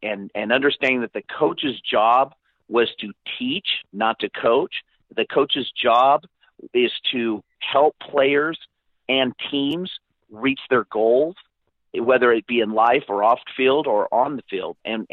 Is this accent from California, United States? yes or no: yes; Porterville, California, United States; And my hometown, Porterville, the job opened up, and they actively recruited me, and I went there.